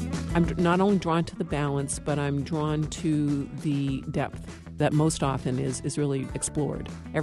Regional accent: Manchester, New Hampshire, United States; I'm from Manchester, and I am a sustaining member of NHPR.

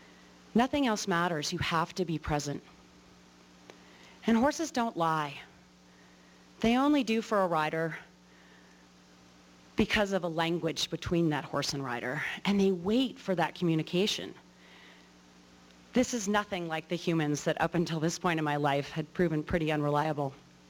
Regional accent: New York City, New York, United States; I was born in New York City, a complete urbanite. I was born into a cosmopolitan lifestyle.

